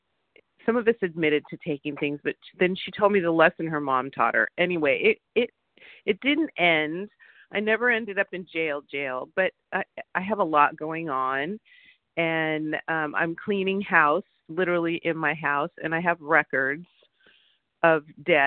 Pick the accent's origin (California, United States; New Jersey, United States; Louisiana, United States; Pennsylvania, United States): California, United States; from Southern California, and I'm a compulsive overeater.